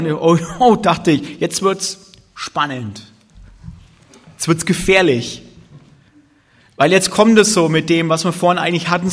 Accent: Bavaria, Germany; wir sind da im Oberfranken aufgewachsen, ziemlich ärmliche Gegend, kärglich ein bisschen. Und ich bin getauft, konfirmiert, bin so ein normaler, klischee-evangelischer Christ.

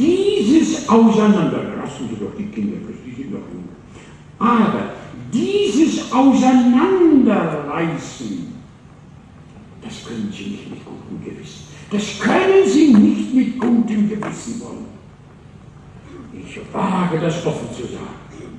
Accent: North Rhine-Westphalia, Germany; In meinem Heimatdorf Hauser bei Lübenscheid, bei Hagen, sogar Dortmund, bei Wuppertal

